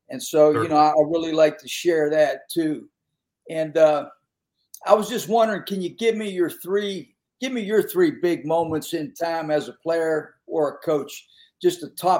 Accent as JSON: {"language": "English", "region": "Pennsylvania", "country": "United States", "said": "being Irish and coming from Western Pennsylvania, a little piece of heaven would have been for me to play for Notre Dame"}